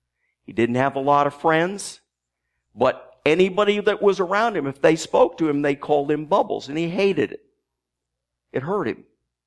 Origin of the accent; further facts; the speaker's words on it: New Jersey, United States; You know, I was born in New Jersey, lived there for 10 years.